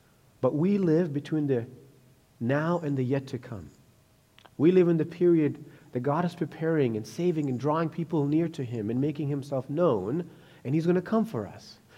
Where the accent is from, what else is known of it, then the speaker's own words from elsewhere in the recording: Sri Lanka; now in Canada; And our mindset changed that I am Canadian. When I went back to Sri Lanka, I was no longer a Sri Lankan citizen. I was a foreigner now. I'm a Canadian citizen.